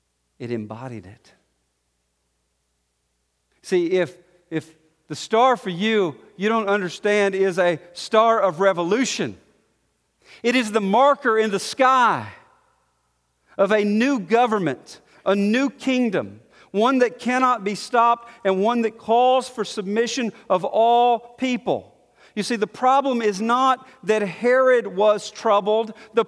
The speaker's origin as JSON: {"language": "English", "town": "Montgomery", "region": "Alabama", "country": "United States", "tie": "born or raised there", "said": "Now, I grew up in Montgomery, Alabama. And there's a town outside of Montgomery that was sort of the butt of all of our jokes when I was a kid."}